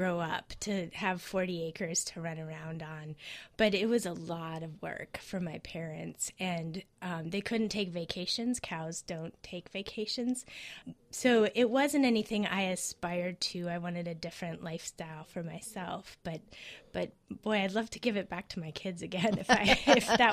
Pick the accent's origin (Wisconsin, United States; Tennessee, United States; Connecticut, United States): Wisconsin, United States; No, I grew up in a town of 2,500. I actually lived about 4 miles outside of town, and the town itself was one of the biggest towns in the county.